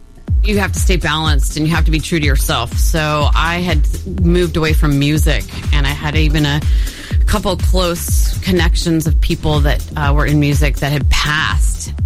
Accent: Alaska, United States; also born or lived in Montana; I was born in Montana and then lived most of my formative years up in Alaska.

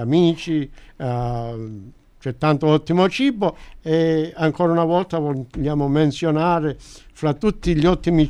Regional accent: Calabria, Italy; accent: Calabrian; questa parola che è solo un dialetto calabrese, il nostro dialetto

